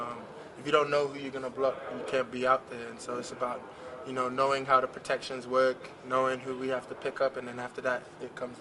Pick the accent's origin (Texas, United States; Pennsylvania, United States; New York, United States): Texas, United States; I mean, I won't lie, you know, growing up in Texas, in my household, the Cowboys were on the TV quite a bit.